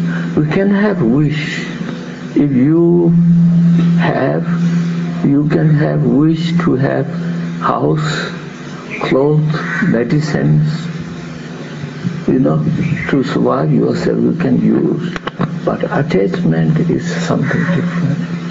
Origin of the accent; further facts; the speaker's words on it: Tibet, China; English is a second language; now in India; I was born in Tibet, near Lhasa.